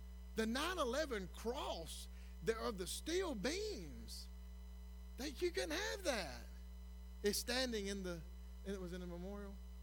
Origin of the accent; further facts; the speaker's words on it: United States; I am proud as an American